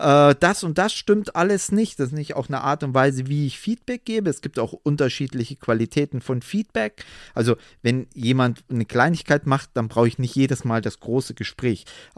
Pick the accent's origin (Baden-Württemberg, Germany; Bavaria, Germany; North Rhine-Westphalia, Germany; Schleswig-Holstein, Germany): Bavaria, Germany; Munich; Ich komme ja aus München.